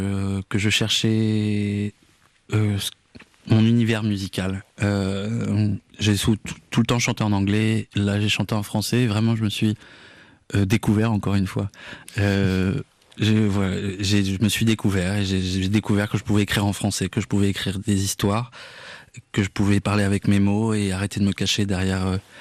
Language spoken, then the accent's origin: French; Poitiers, Nouvelle-Aquitaine, France; à Poitiers, ma ville natale.